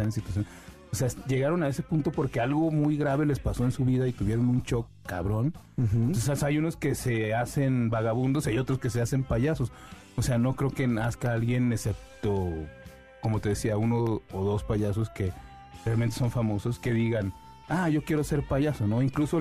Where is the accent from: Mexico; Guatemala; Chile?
Mexico; Torreón, Coahuila; born there; yo nací en Torreón, uh-huh, pero tengo una relación muy estrecha con la Ciudad de México desde hace, pues, yo creo que más de 15 o 20, o casi 20 años